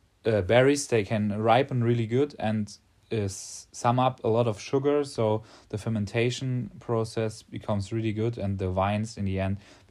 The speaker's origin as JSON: {"language": "English", "town": "Rüsselsheim", "region": "Hesse", "country": "Germany", "second_language": "English", "said": "So me, I'm not directly from the Rheingau. I'm from Rüsselsheim"}